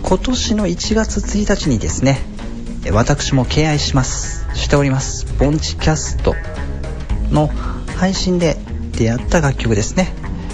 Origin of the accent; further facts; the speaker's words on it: Kansai, Japan; やっぱり関西人としてですね、一発かまさないといけないなと思っておりますので